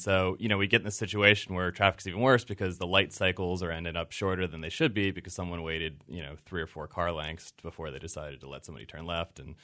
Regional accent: Baltimore–Washington area, United States; I grew up in the Baltimore, D.C. area, and so people would often just take a left

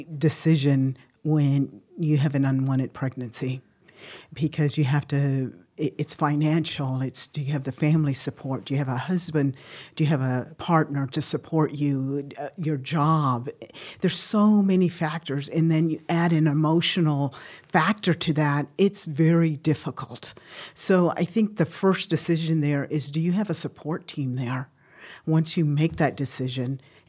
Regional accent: Texas, United States; now in Sioux Falls, United States; I'm originally from Texas, and when I moved here, I had to make a big decision, and that was I couldn't find a job here.

